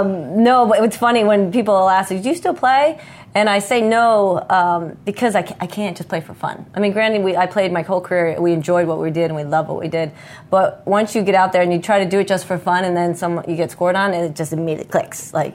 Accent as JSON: {"language": "English", "region": "Connecticut", "country": "United States", "tie": "born or raised there", "said": "I remember I grew up in Connecticut in training in the off season when I wasn't with the team."}